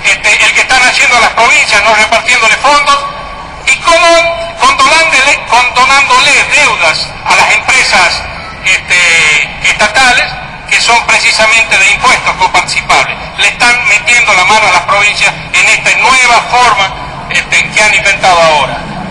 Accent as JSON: {"language": "Spanish", "region": "La Rioja", "country": "Argentina", "said": "Yo como riojano tampoco puedo aprobar este presupuesto"}